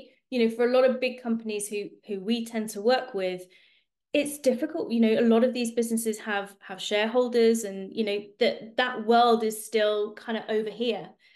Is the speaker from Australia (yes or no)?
no; United Kingdom; I mean, I'm a Brit, aren't I?